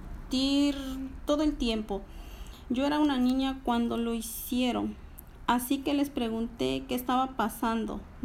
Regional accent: Apaneca, Ahuachapán, El Salvador; now in United States; Llegué a los Estados Unidos desde Apaneca, una ciudad en El Salvador. Toda mi familia llegó.

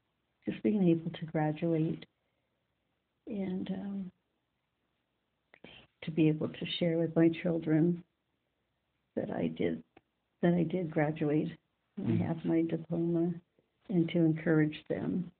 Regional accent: Santa Barbara, California, United States; Yes, I grew up in Santa Barbara, and it was fun growing up there in Santa Barbara

